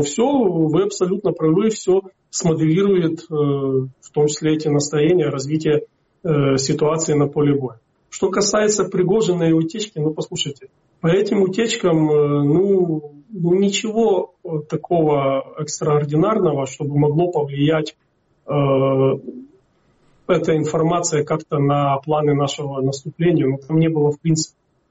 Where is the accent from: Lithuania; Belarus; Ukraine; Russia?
Ukraine; я, как и вы, как и любой украинец